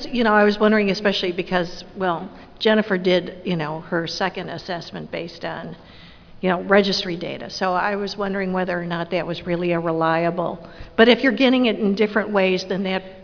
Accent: Chicago, Illinois, United States; from Chicago.

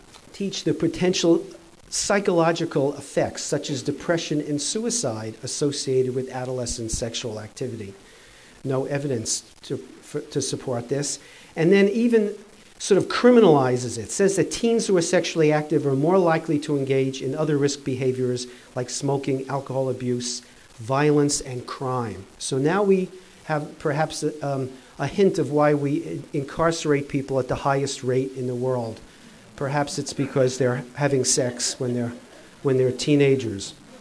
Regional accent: New Mexico, United States; My home state of New Mexico ran into trouble when our Secretary of Health said we would only apply abstinence funding for teenagers 12 and younger.

